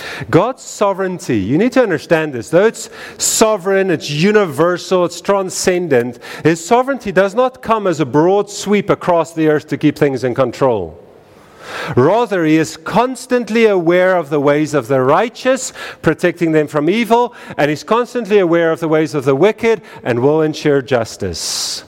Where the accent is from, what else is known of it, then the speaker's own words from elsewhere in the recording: Rhineland-Palatinate, Germany; I'm from the Eifel. We love thunder.